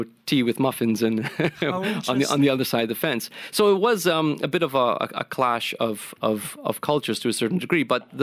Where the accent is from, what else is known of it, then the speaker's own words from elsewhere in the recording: Toronto, Ontario, Canada; growing up in Toronto to a Maltese parent. My dad has family there